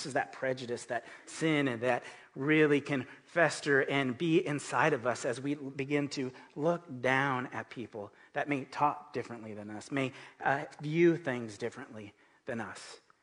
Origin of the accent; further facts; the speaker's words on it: Los Angeles, California, United States; I was raised in Los Angeles, and with that, I am a Mexican-American, and I noticed that there was tensions there when it comes to racial issues, racism, prejudice in LA.